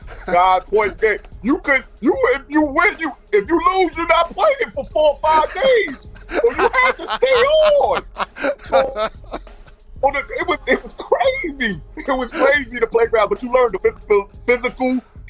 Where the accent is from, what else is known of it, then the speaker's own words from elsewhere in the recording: New York, United States; You know, just the culture of the game growing up in New York was awesome.